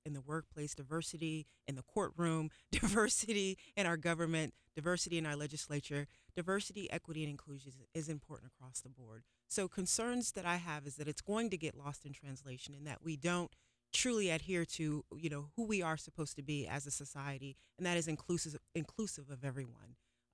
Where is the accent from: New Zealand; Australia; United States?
Australia; Melbourne, Victoria; tell them about my upbringing, that I came from Melbourne, just like you are.